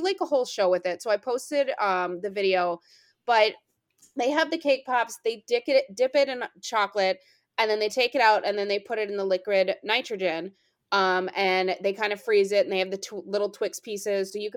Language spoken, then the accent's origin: English; Canada; I'm Canadian